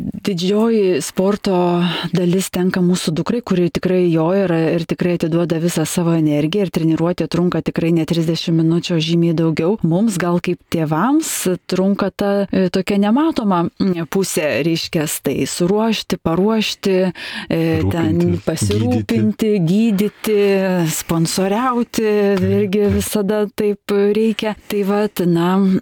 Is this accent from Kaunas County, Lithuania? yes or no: yes; Kaunas, Kaunas County, Lithuania; Taip, aš kaunietė, taip.